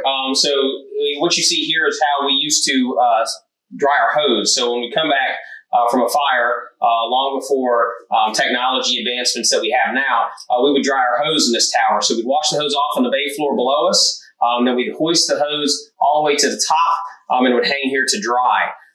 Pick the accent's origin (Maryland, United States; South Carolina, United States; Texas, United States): Texas, United States; San Antonio; I was born in San Antonio, Texas, and lived there all of my life.